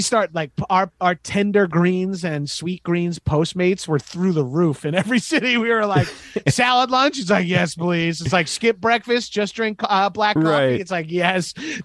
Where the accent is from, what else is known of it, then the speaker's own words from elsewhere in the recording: Long Island, New York, United States; I'm from Long Island, New York.